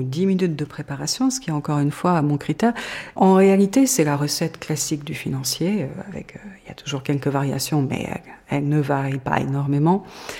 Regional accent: Morocco; born there; parce que je suis née au Maroc et j'y ai passé tous mes étés d'enfance.

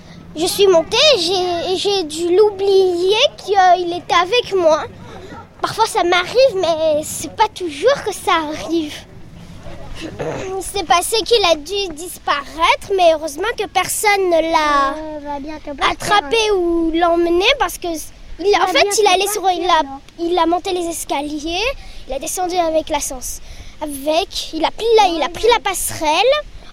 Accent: Bourgoin-Jallieu, Auvergne-Rhône-Alpes, France; born there; je suis en CM1. J'ai 9 ans, je suis née à Bourgoin-Jallieu

